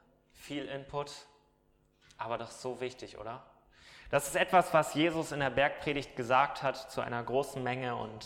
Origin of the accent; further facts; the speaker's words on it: Braunschweig, Lower Saxony, Germany; Mach das bitte in der Heimat, ich komme aus Braunschweig und such da eine Location.